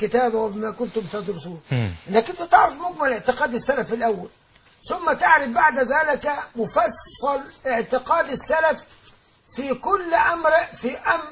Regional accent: Alexandria, Alexandria Governorate, Egypt; انا تربيت في اسكندريه، انا اخذت كليه طب من اسكندريه

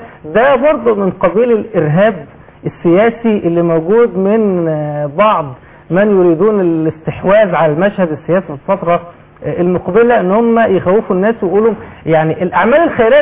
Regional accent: Dakahlia, Egypt; احنا عندنا في الدقهلية دوائر الدقهلية

